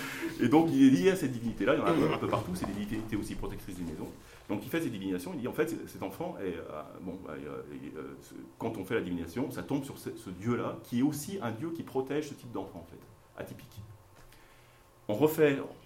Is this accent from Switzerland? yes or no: no; France; born there; ils savaient que je venais de France, hein, moi je suis né en France